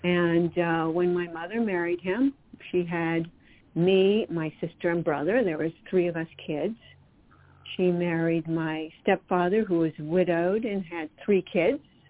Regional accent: Oakland, California, United States; now in New York, United States; Yes, I've lived in New York for many years, but I'm native Californian. I was born in Oakland, California, and … was a Latvian World War II refugee.

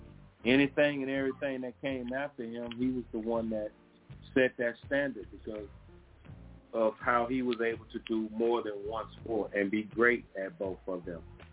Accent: Mississippi, United States; of growing up in Mississippi.

